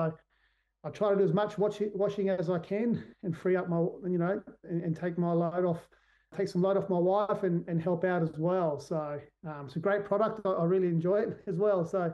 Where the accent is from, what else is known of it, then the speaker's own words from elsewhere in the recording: Port Lincoln, South Australia, Australia; now in Adelaide, Australia; He lived with us for a bit when we first moved to Adelaide from my hometown, Port Lincoln.